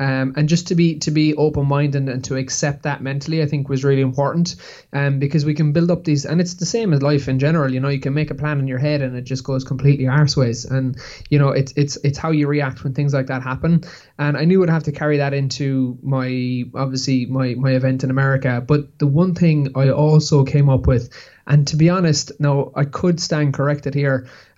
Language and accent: English; Ireland; as Irish people